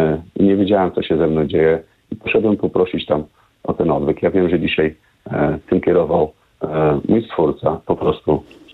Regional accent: Podolsztyn, Warmian-Masurian Voivodeship, Poland; bo ja pochodzę z Podolsztyna, mieszkaliśmy z tatą

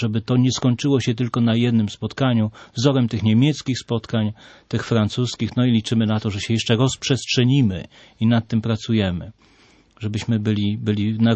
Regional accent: Stargard, West Pomeranian Voivodeship, Poland; Ja również … również jak poprzedni Patryk jestem ze Stargardu

